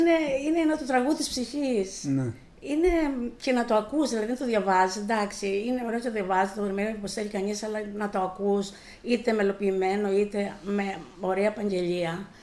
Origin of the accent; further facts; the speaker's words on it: Ziros, Crete, Greece; δεν το παρουσίασα εδώ μόνο στο χωριό μου στη Ζήρου